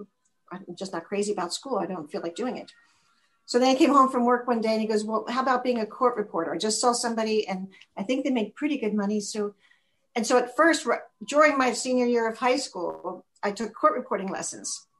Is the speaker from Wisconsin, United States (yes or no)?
no; Philadelphia, Pennsylvania, United States; Philadelphia.